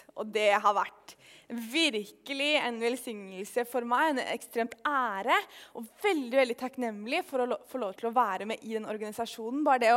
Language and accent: Norwegian; Lillestrøm, Akershus, Norway; jeg er fra Lillestrøm